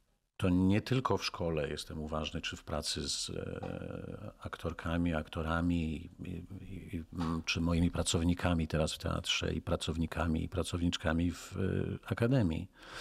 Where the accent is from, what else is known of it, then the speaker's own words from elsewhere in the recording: Mrągowo, Warmian-Masurian Voivodeship, Poland; A ja z Mrągowa.